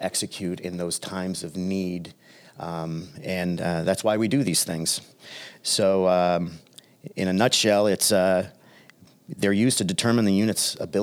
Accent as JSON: {"language": "English", "town": "Falmouth", "region": "Massachusetts", "country": "United States", "tie": "born or raised there", "said": "And then I headed back to Falmouth, which was my hometown, hoping to find a place for me in the population."}